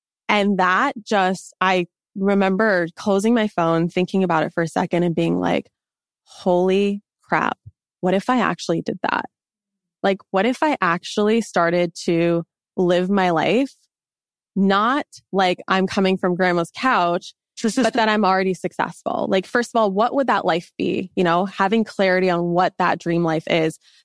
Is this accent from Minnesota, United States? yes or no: no; Los Angeles, California, United States; Like, I am not a rain girl. I need sunshine. I grew up in Los Angeles. Like, I need the sun.